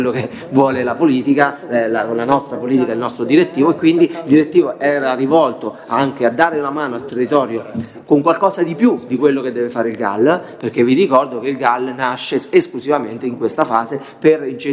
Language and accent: Italian; Trevi, Umbria, Italy; ne dico una per mille, sono di Trevi